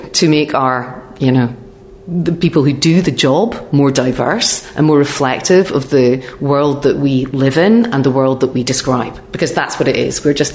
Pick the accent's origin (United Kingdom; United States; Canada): United Kingdom